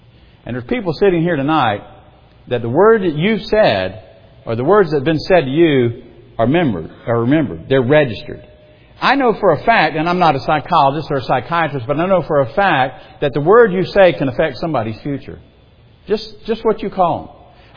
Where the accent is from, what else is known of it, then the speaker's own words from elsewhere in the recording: South Carolina, United States; by the way, in my hometown in South Carolina, you were called by both your names.